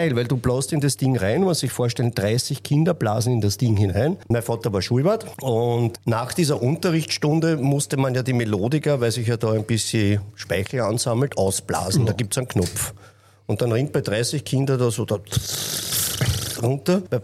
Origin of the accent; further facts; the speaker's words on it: Vienna, Austria; born there; now in Leobendorf, Austria; In Wien-Floridsdorf. Ich sage extra Floridsdorf.